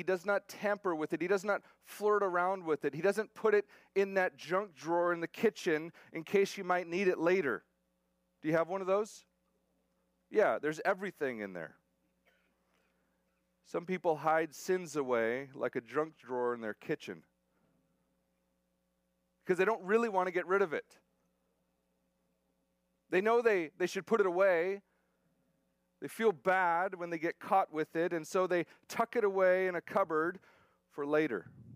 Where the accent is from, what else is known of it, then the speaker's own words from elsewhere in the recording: Estacada, Oregon, United States; I'm from Estacada, I can say that.